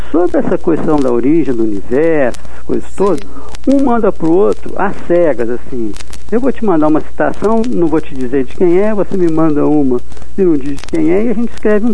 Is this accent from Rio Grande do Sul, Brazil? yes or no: no; Minas Gerais, Brazil; accent: mineiro; now in São Paulo, Brazil; É engraçado porque aqui eles falam que eu ainda tenho um sotaque mineiro forte. Mas eu vou em Passos e falo, pô, você não fala.